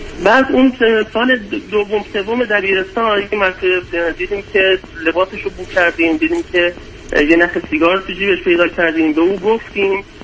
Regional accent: Iran; moved away as an adult; ما یه خانواده 4 نفره هستیم که تقریبا 2.5 پیش از ایران اومدیم بیرون. حدود 14-15 ماه ترکیه بودیم. الان 13-14 ماه اینجا هستیم.

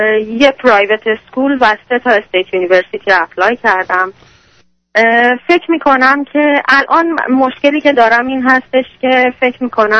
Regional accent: Iran; now in United States; حدود 4 سال هستش که از ایران اومدم امریکا.

